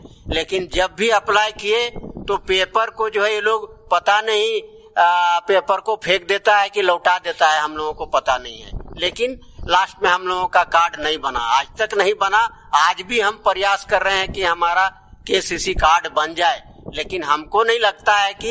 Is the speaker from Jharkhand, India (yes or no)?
yes; Turio, Jharkhand, India; और मैं तुरियो गांव का रहने वाला हूं। तुरियो पंचायत प्रखंड है चंद्रपुरा, जिला बोकारो।